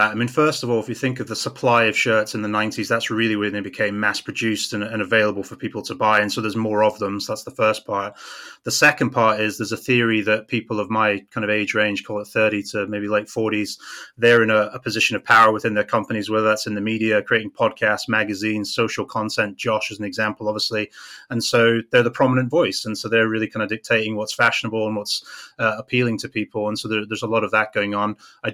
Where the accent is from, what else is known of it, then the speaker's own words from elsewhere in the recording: Scotland, United Kingdom; now in United States; Yeah, so I'm from Scotland originally, been living out in the US for about 12 years now, working in finance for an investment bank